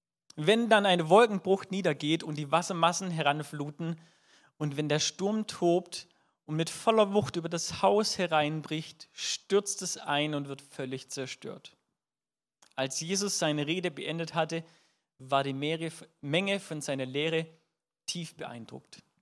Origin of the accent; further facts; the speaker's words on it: Baden-Württemberg, Germany; Würde ich als Schwabe auf jeden Fall sagen.